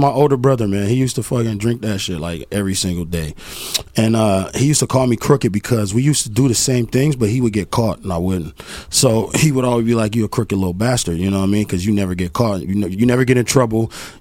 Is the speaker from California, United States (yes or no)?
yes; Long Beach, California, United States; I mean, long story short, I'm from Long Beach, California.